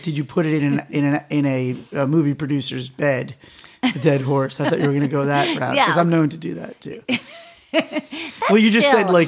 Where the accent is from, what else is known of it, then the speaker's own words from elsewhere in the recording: Plainview, New York, United States; I am from Long Island, a little town called Plainview.